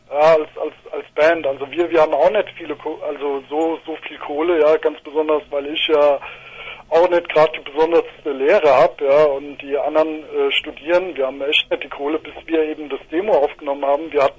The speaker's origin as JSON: {"language": "German", "town": "Rossdorf", "region": "Hesse", "country": "Germany", "said": "ich komme ja zum Beispiel aus Nähe Darmstadt, das ist bei Rossdorf komme ich her. Ja, das ist hinter Darmstadt quasi und dann kommt erst Weiterstadt."}